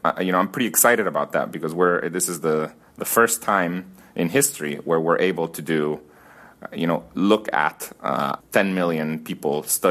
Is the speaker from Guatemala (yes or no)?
yes; Guatemala; My views on education are very related to where I'm from. I am from Guatemala, which is a very poor country.